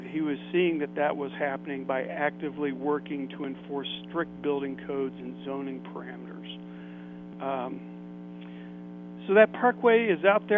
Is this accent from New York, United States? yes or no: no; Kansas City, Missouri, United States; Oh, right here in Kansas City.